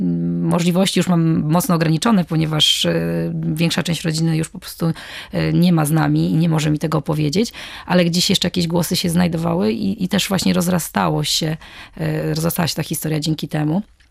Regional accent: Gdańsk, Pomeranian Voivodeship, Poland; Ja jako gdańszczanka, która mająca takie niemieckie korzenie

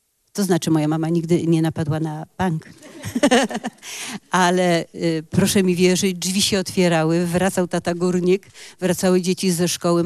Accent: Silesian Voivodeship, Poland; born there; urodziłam się na Śląsku.

